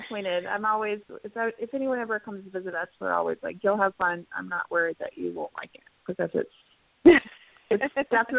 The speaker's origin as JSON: {"language": "English", "region": "North Carolina", "country": "United States", "said": "Oh, and I'm also originally from North Carolina, so I was hearing you guys talk about Fort Bragg and the hurricane and all that."}